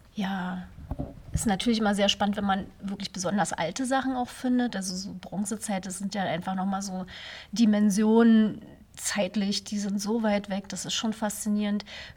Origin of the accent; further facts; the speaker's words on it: Nennhausen, Brandenburg, Germany; eine kleine Ausgrabung in Nennhausen, meinem Heimatort, wo ich dann schon als Kind am Rand gesessen habe